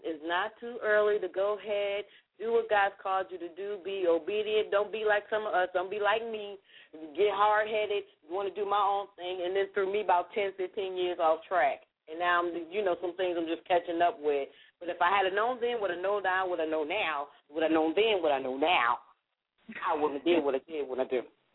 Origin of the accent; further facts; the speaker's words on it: Newburgh, New York, United States; And, of course, I'm from Newburgh. We always got room for one more.